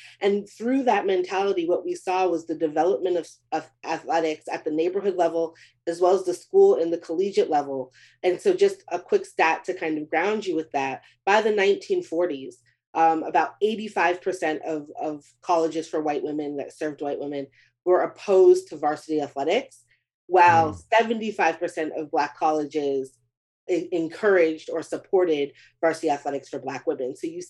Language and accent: English; Beaumont, Texas, United States; Babe Dietrichson from my hometown of Beaumont, Texas